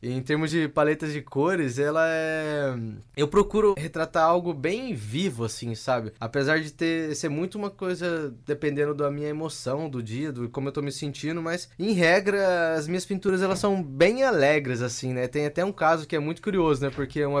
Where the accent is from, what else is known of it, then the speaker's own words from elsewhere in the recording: Londrina, Paraná, Brazil; Sou natural de Londrina.